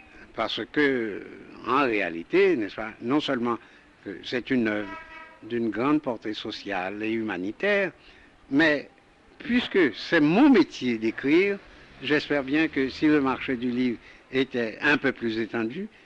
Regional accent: Grande-Rivière-du-Nord, Nord, Haiti; born there; je suis né à la Grande Rivière du Nord, au pied des Cormiers.

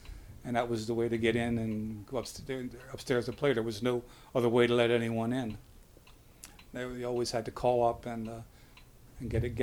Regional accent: Baltimore, Maryland, United States; I'm from Baltimore, Maryland.

